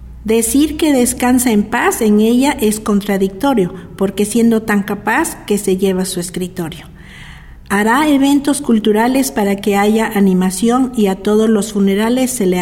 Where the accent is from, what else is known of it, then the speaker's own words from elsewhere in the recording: Mexico; Bueno, en México tenemos como mexicanos una costumbre